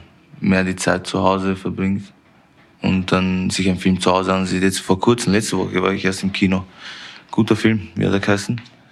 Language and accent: German; Austria; Drück auch unseren Österreichern die Daumen.